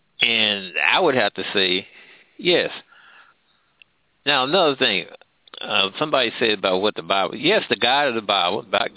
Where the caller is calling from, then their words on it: Missouri, United States; I'm calling from Missouri right now.